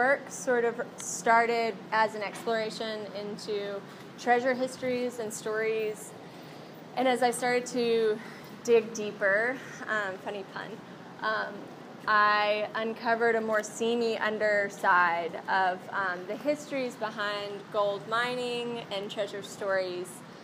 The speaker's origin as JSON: {"language": "English", "region": "Alabama", "country": "United States", "tie": "born or raised there", "said": "a terrain of where I grew up in North Alabama."}